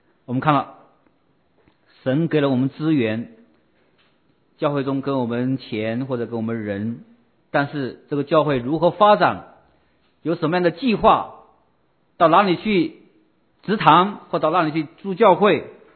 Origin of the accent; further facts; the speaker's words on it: Hunan, China; Chinese is a second language; 我是湖南人，讲话又快，吞字啊，吞音